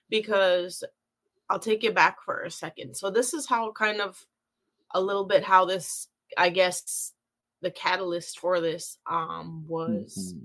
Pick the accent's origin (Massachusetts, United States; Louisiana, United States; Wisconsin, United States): Wisconsin, United States; Menominee Reservation; now in Kenosha, United States; I'm from Wisconsin. I live in Kenosha, Wisconsin. Originally from the Menominee Reservation. And so I guess to start with that for a little bit about myself, I did grow up on the reservation and then left for several reasons.